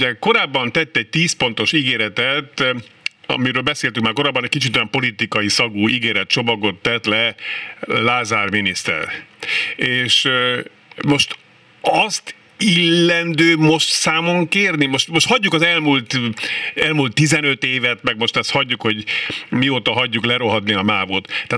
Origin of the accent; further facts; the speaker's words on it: Budapest, Hungary; born there; én itt is születtem Budapesten